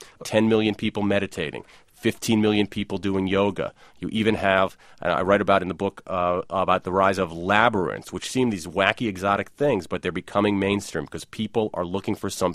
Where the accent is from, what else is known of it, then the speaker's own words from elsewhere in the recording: Ohio, United States; I grew up in Ohio while the Rust Belt was rusting.